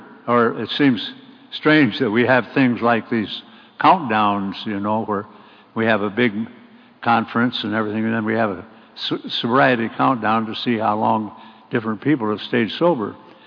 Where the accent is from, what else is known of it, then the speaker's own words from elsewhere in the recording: Nebraska, United States; I came from Nebraska. I was born in Nebraska, 1925. That makes me 89 now.